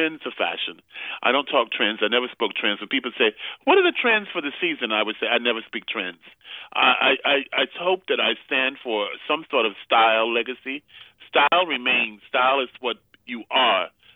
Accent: the South, United States; Wonderful, very important to a young man growing up in the South.

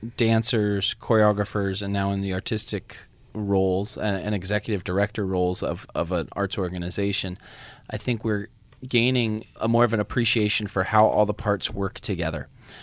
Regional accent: San Luis Obispo, California, United States; I grew up here in San Luis Obispo before pursuing dance on a professional stages, really around the world and the country.

